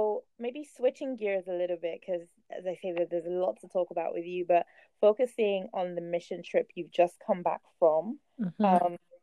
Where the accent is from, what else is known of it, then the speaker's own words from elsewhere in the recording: Nigeria; I grew up in Nigeria, so people would think, oh yeah, it'll be fine.